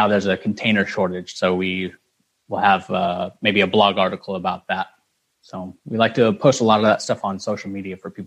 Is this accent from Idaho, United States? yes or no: yes; Boise, Idaho, United States; moved away as an adult; also born or lived in Beijing; now in Guangzhou, China; Yeah, so I'm from Idaho in the Boise area, so potato state, if anyone doesn't know what that is. But I came to China in, I believe it was 2012, about 9 years ago.